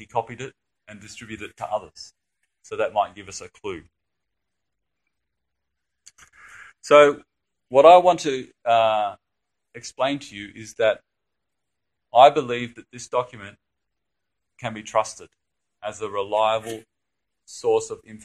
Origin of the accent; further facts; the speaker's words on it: Indonesia; I grew up in Indonesia, but I went to a boarding school for missionaries. Okay, so I'm Western. Okay, I'm really Western. I like Asian food. I speak a bit of Bahasa